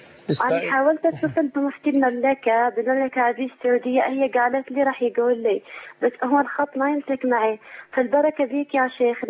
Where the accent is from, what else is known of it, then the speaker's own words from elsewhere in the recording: Baghdad, Baghdad Governorate, Iraq; يا شيخ أنا من العراق من بغداد